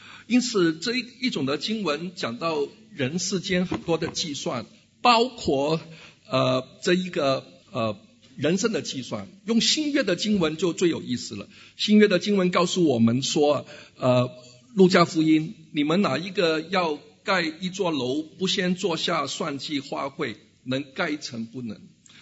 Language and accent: Chinese; Hong Kong; 我们香港人叫贪污，中国大陆叫贪腐